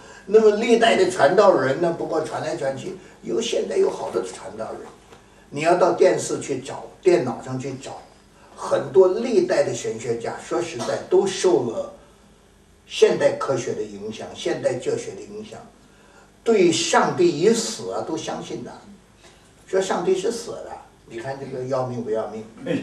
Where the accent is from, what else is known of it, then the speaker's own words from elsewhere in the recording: China; 我们中国人是从北京的猴子变的